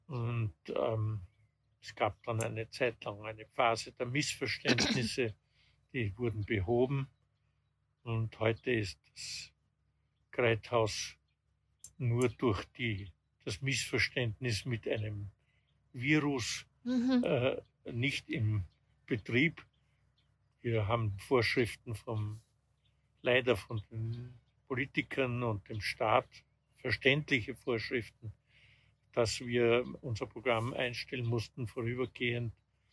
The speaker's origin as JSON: {"language": "German", "town": "Graz", "region": "Styria", "country": "Austria", "tie": "born or raised there", "said": "Ich bin ja noch in der Kriegszeit geboren, 1942. Und nach dem Krieg, nach 1945, hat es eigentlich nichts gegeben."}